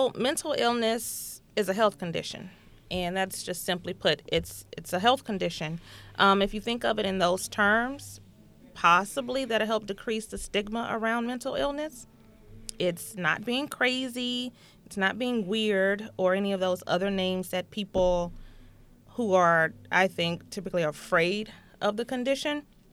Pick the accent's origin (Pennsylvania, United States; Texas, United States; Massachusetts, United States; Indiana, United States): Texas, United States; Houston; accent: southern; now in Bethel, United States; In case you haven't noticed, I'm not from Bethel. I might have a little southern accent. I'm from Houston, Texas